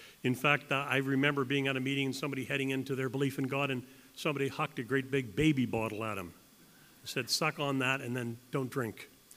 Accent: Canada; as you know, I'm a Canadian.

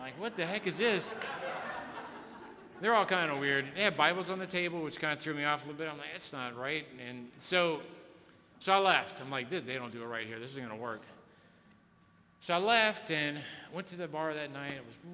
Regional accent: Florida, United States; I'm from Florida. I'm moving to Pennsylvania.

